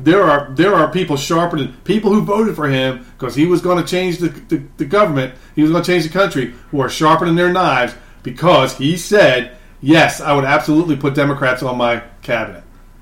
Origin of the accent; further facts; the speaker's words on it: Atlantic City, New Jersey, United States; he's being the Trump I grew up with in Atlantic City.